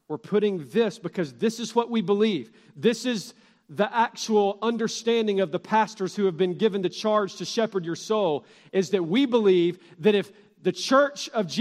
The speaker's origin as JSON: {"language": "English", "town": "Atlanta", "region": "Georgia", "country": "United States", "tie": "born there", "said": "I was born in Atlanta, Georgia, with so much access to gospel light and truth"}